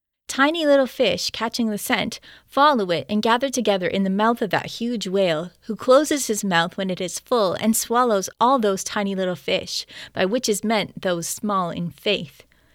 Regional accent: Canada; as a historian and as a Canadian

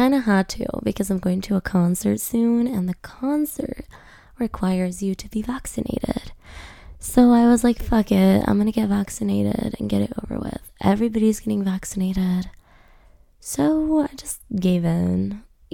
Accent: New York, United States; born there; If you guys aren't aware, I was born in New York. So New York's always had like a special place in my heart.

